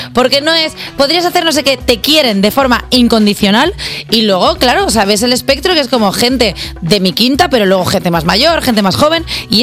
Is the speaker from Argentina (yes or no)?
no; Spain; first language Catalan; es que soy bilingüe de catalán, no sé si lo sabéis, a veces se me va.